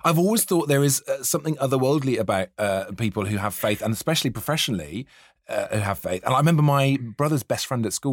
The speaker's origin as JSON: {"language": "English", "region": "Wales", "country": "United Kingdom", "tie": "born or raised there", "said": "I grew up near Tintern Abbey, right?"}